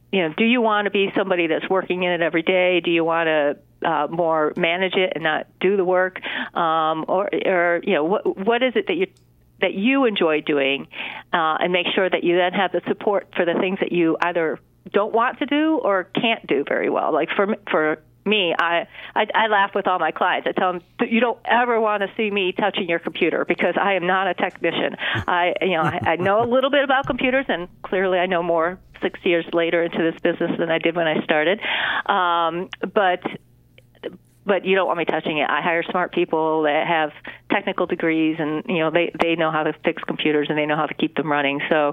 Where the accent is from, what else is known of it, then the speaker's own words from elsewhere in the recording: Rochester, United States; even though I was born and raised in Rochester, I did not do much work in Rochester.